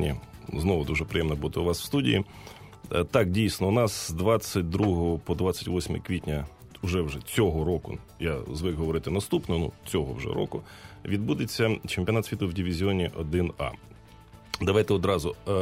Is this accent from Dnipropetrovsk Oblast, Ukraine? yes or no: yes; Kryvyi Rih, Dnipropetrovsk Oblast, Ukraine; Це команда з мого рідного міста, з Кривого Рога